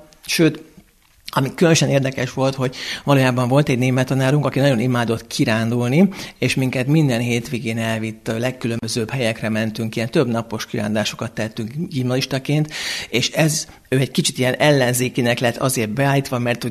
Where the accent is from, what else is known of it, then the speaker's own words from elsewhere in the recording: Budapest, Hungary; Egyrészt nem Budán születtem, hanem Budapesten, illetve pesti oldalon, tehát hogy mondom, mi a tisztviselőtelepen laktunk.